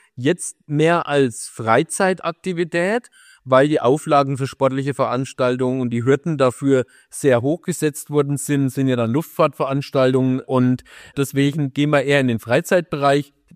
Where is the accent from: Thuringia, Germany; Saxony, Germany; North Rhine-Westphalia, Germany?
Thuringia, Germany; Hellingen; Also zunächst mal ist es meine Heimat. Ich komme aus dem Nachbarort, aus Hellingen, bin dort aufgewachsen, habe im Prinzip noch nie woanders gewohnt. Ich bin zum Studium gependelt nach Bamberg, habe mein Leben also hier verbracht. Es ist wirklich meine Herzensheimat auch.